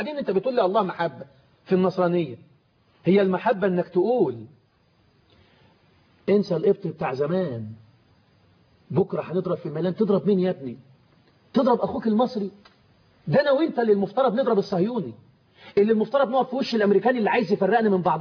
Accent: Egypt; رغم ان احنا مصريين

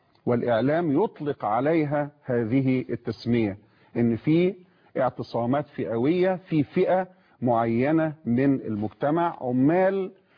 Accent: Egypt; أنتم مصريين وإحنا كلنا مصريين

